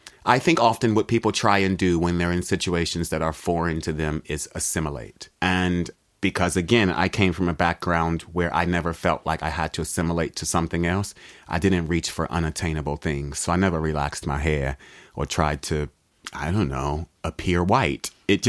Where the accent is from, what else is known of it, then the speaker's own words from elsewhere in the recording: Washington, District of Columbia, United States; I was born in Washington, D.C., so it was where I grew up was probably a 98% black community. So my point of identity was never being black.